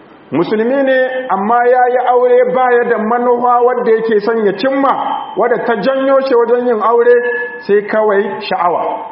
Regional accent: Niger; اللهم اجعل بلادنا النيجر آمنا مطمئنا

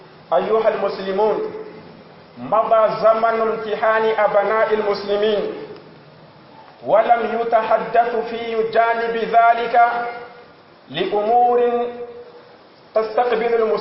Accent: Niger; اللهم احفظ بلادنا النيجر، واجعله آمنا مطمئنا

